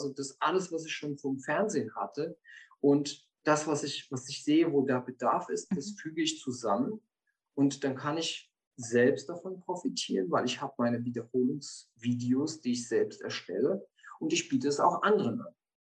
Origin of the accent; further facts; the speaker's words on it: Serbia; Die Ausbildung habe ich in Serbien gemacht. Ursprünglich komme ich aus Serbien.